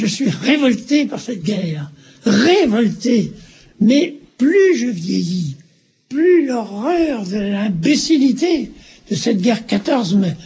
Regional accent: Amiens, Hauts-de-France, France; born there; Je suis né à Amiens, le 10 décembre 1910.

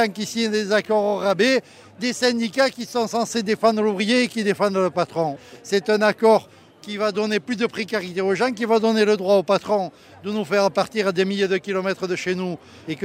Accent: Nice, Provence-Alpes-Côte d'Azur, France; Je viens de Nice, je voulais voir quand même un peu la manif.

